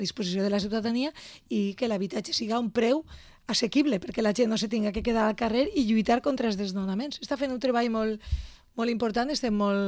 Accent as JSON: {"language": "Catalan", "region": "Valencian Community", "country": "Spain", "said": "Jo visc a Betxí, soc de la Plana Baixa, visc a Betxí"}